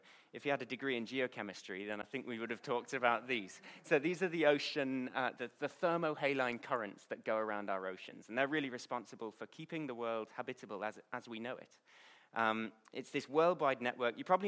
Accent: Malawi; I grew up in Malawi

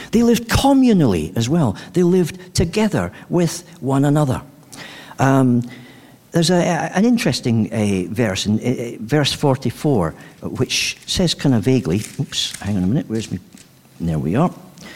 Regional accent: Scotland, United Kingdom; you start from 10p, which I tell you as a Scotsman is an absolute bargain.

